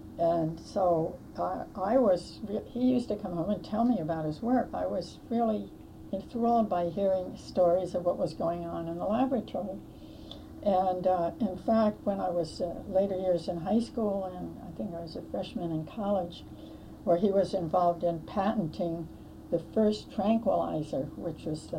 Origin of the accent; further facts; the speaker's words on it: Washington, District of Columbia, United States; born there; Oh, well, I was born in Washington, D.C., August 3rd, 1934. Don't tell anybody, so I'll be 73 years old.